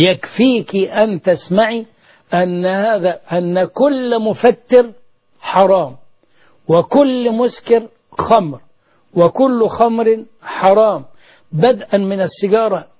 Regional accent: Egypt; وأن يحفظ بلدنا مصر

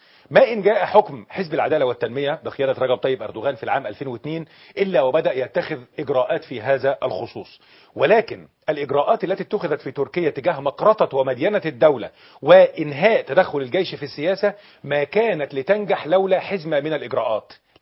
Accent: Egypt

